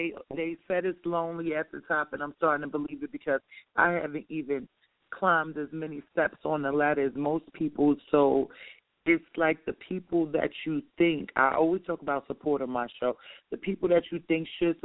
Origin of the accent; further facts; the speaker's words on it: Yonkers, New York, United States; I'm from Yonkers. Everybody knows me.